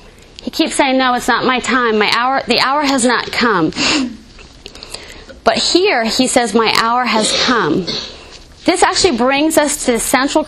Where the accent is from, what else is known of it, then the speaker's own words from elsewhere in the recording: New Jersey, United States; I'm from New Jersey. I went to the high school in the 80s.